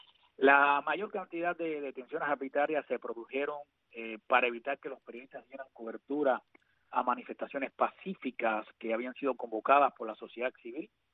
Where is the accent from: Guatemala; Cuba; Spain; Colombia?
Cuba